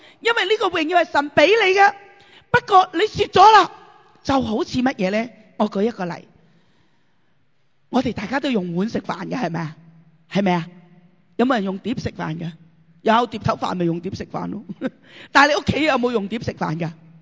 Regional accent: China; 我系中国人

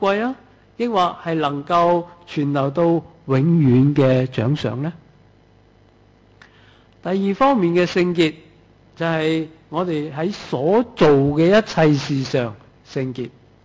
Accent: China; 我哋中國人

